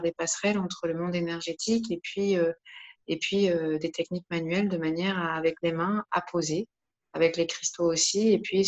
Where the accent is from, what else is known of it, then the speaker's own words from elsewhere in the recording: Provence-Alpes-Côte d'Azur, France; now in Lyon, France; Je suis originaire des Alpes-Maritimes. Je suis installée à Lyon depuis maintenant 6 ans.